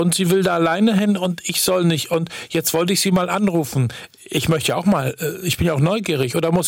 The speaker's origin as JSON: {"language": "German", "town": "Rostock", "region": "Mecklenburg-Vorpommern", "country": "Germany", "said": "bin ich aus Rostock."}